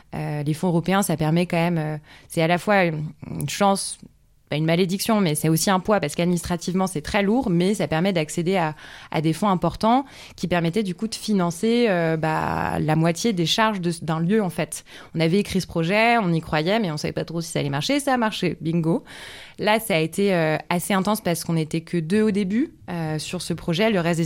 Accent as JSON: {"language": "French", "region": "Hauts-de-France", "country": "France", "tie": "born or raised there", "lives_now": "Marseille, France", "said": "J'ai grandi en Picardie, si vous voulez tout savoir. Et j'ai débarqué à Aix et à Marseille pour mes études."}